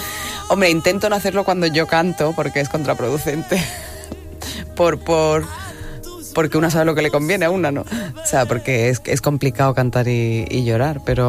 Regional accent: Huelva, Andalusia, Spain; Yo soy de Huelva. He perdido el acento, pero si hablo con mi madre 10 minutos, lo recupero.

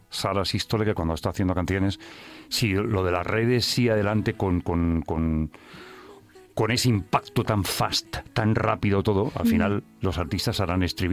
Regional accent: Barcelona, Catalonia, Spain; now in Madrid, Spain; Y yo soy catalán, yo soy de Barcelona.

